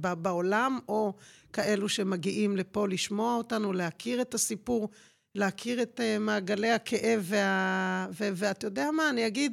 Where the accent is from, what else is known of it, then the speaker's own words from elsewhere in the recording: Ein Shemer, Haifa District, Israel; נולדתי בקיבוץ עין שמר של השומר הצעיר, מבואות עירון, גדלתי שם במוסד החינוכי, אפילו התחתנתי שם, אפילו נולד לי ילדי הראשון